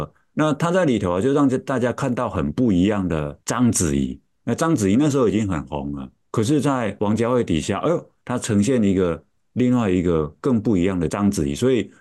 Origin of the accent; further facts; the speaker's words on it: Taiwan; 我们台语叫做溃靠，你看这个溃靠，我们土生土长的台湾人，一听就知道那是什么意思。